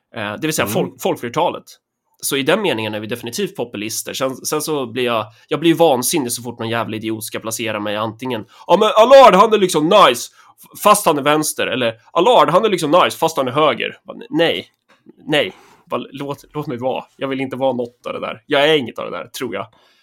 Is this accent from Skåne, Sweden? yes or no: no; Örebro County, Sweden; utan vi är ju närkingar, så vi tror ju inte på liksom någon form av hopp eller luften överlag